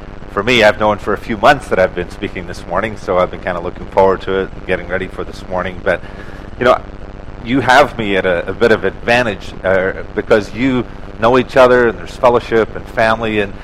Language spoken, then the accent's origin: English; Glasgow, Scotland, United Kingdom; born there; I was born in Glasgow, Scotland, not into a Christian home, didn't think much about faith